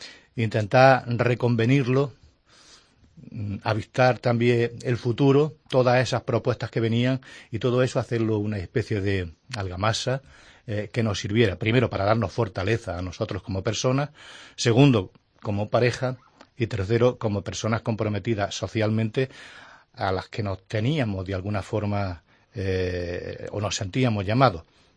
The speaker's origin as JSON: {"language": "Spanish", "town": "Jaén", "region": "Andalusia", "country": "Spain", "said": "los que somos de Jaén sabemos que tiene infinidad de connotaciones"}